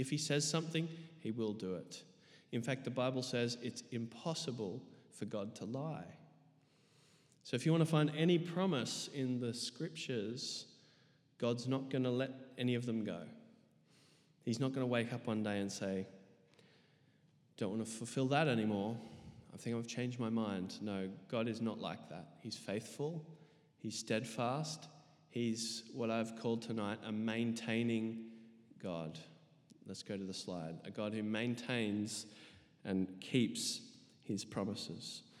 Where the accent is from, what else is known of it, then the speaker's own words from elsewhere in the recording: New South Wales, Australia; And I grew up in the Blue Mountains, okay, and it was freezing in winter.